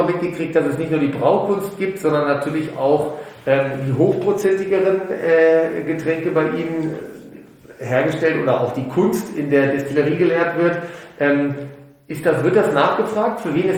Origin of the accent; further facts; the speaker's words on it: Rhineland, Germany; das kleine Gedeck, wie man bei uns im Rheinland sagt